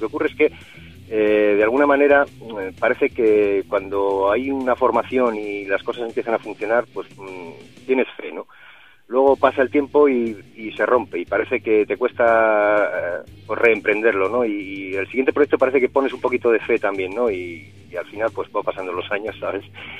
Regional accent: Soria, Castile and León, Spain; soy de Soria y bueno, en las ciudades pequeñas ya sabes que es más difícil muchas veces encontrar músicos

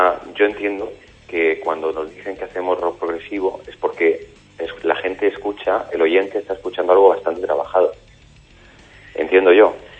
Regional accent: Spain; nosotros somos españoles

